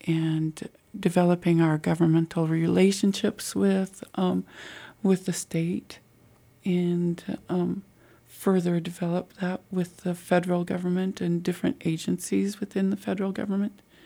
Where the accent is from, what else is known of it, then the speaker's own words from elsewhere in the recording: Sitka, Alaska, United States; I was born and raised in Sitka. I am child of Kixuddy Point House of Sitka.